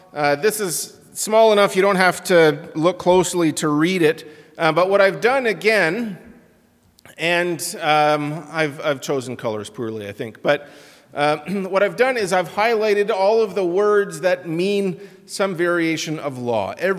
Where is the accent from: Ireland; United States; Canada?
Canada; born there; I was born in Canada, so I still have some of that memory, still the feeling of being an immigrant.